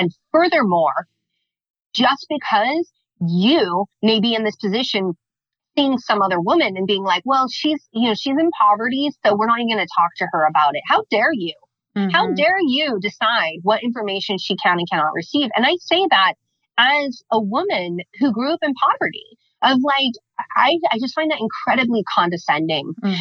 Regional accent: California, United States; I grew up in California. I come from a large Hispanic family.

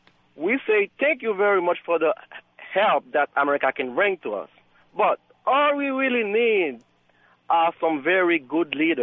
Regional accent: Madagascar; I'm from Madagascar.

